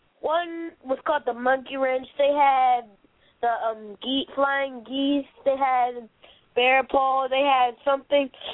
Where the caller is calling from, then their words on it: Woodbridge, Virginia, United States; I'm calling from Woodbridge, Virginia.